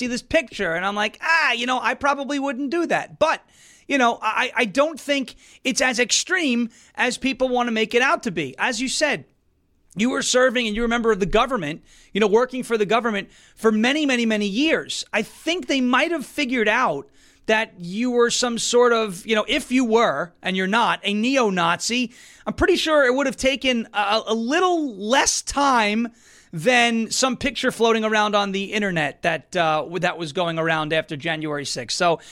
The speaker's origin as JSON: {"language": "English", "region": "New York", "country": "United States", "said": "I can say that as a New Yorker."}